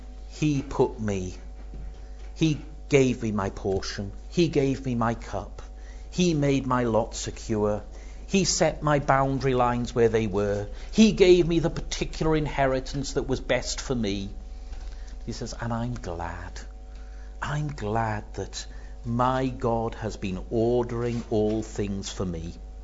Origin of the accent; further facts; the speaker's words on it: United Kingdom; I'm so glad I'm a Brit.